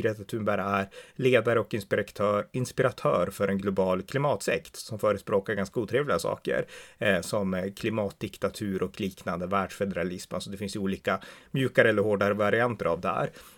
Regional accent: Sweden; Alltså, de här har hamnat i luven på varandra tidigare. Men det man måste komma ihåg som svensk är att ha perspektiv på det här.

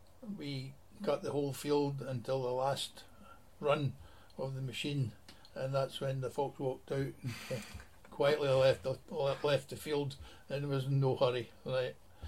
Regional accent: Larkhall, Scotland, United Kingdom; I was born in 1946 in Larkhall, Lanarkshire, and went to a rural school with many farmers and mining children.

